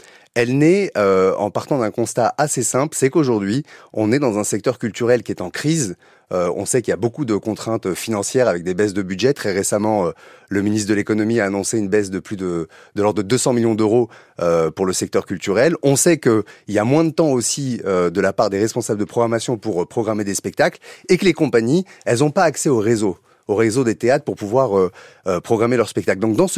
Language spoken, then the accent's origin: French; Montreuil, Île-de-France, France; born there; Je suis né à Montreuil, vous le disiez tout à l'heure.